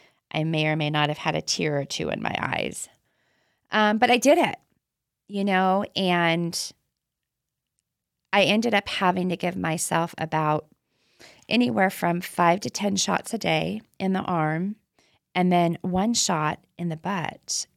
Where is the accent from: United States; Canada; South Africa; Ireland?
United States; Chico, California; I lived in a town called Paradise in California. It was just up the hill from Chico, which is my hometown.